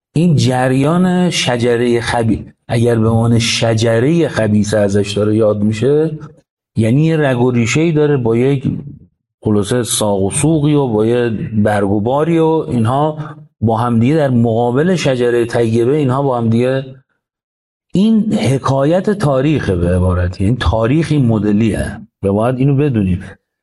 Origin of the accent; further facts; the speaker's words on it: Iran; آیا صرف این که من ایرانیم باید وایسم تو ایران